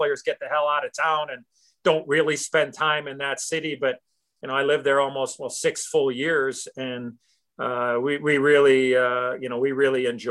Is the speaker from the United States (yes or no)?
yes; Chicago, Illinois, United States; I played in my hometown for 5 years. So, I mean, I lived the dream of playing for the Blackhawks, my first game, my 1,000th game, and my last game